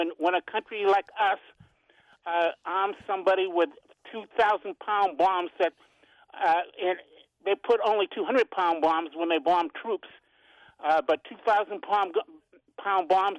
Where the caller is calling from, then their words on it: Upper Marlboro, Maryland, United States; from Upper Marlboro, Maryland. How you doing?